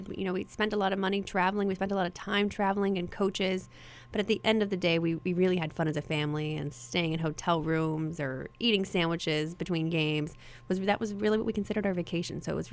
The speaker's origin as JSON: {"language": "English", "town": "Weimar", "region": "Texas", "country": "United States", "tie": "born or raised there", "said": "I grew up in Texas. I grew up in a really small town, Weimar, Texas, 2,000 people."}